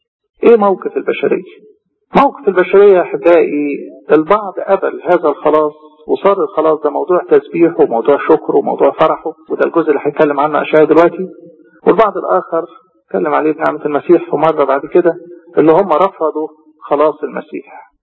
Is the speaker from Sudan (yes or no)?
no; Egypt; احنا مصريين